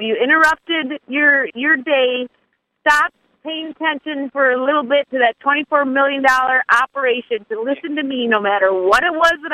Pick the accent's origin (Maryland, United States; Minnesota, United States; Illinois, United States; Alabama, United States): Minnesota, United States; Minneapolis; born and raised in Minneapolis, left, went to the oil field, started my radio show.